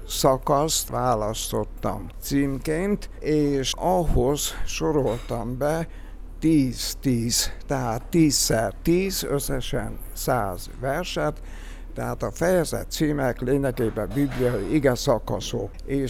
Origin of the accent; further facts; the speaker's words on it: Püspökladány, Hajdú-Bihar, Hungary; born there; Püspökladány a szülővárosom